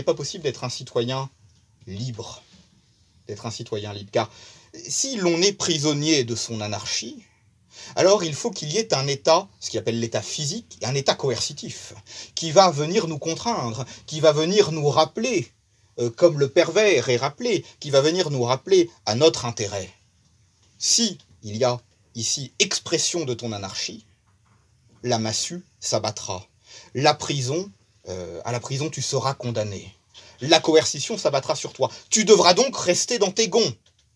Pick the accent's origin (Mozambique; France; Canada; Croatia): France; nous, en tant que Français